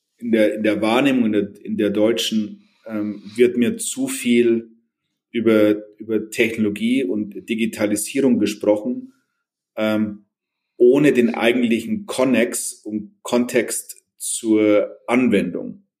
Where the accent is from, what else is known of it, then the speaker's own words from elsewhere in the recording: Germany; die Qualitätsmerkmale, die wir als Deutsche haben, wirklich zum Tragen kommen